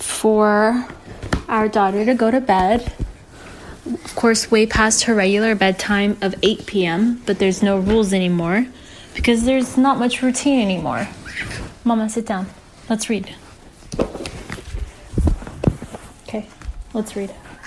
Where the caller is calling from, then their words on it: London, United Kingdom; I'm calling from London.